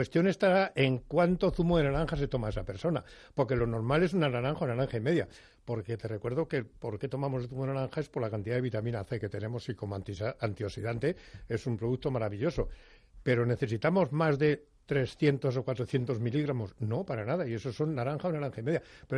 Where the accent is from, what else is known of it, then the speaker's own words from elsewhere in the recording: León, Castile and León, Spain; Yo soy de León, como sabes muy bien, y te aseguro que si un chorizo de León no me pica un poco, no me gusta.